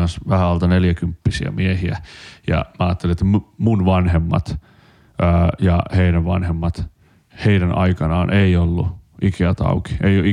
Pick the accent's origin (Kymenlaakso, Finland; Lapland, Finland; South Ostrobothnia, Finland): South Ostrobothnia, Finland; Kuortane; Ja tämä oli sama myös siellä kotipuolessa. Sitten mentiin Kuortaneen kirkkoon.